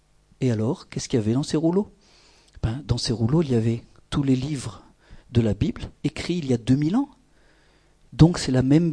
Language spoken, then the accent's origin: French; Israel; Alors je ne voulais pas lui dire que j'étais d'Israël.